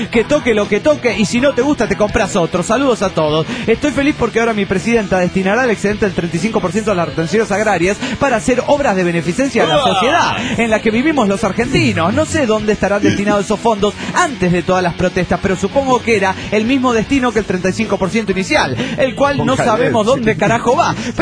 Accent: Colombia; now in Spain; yo soy de Colombia, pero vivo en España.

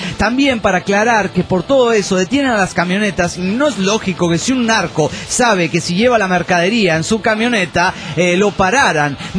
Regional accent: Potosí, Bolivia; de Potosí, Bolivia.

